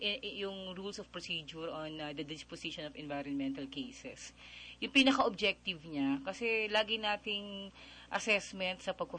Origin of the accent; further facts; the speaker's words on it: Mindanao, Philippines; Yung, alam mo yun, lahat kami Bisaya sa Mindanao.